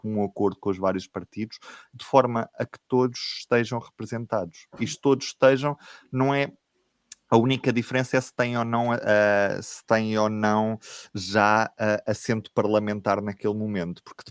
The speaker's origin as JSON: {"language": "Portuguese", "country": "Portugal", "said": "uma das coisas que, por exemplo, me surpreende mais como português é a questão..."}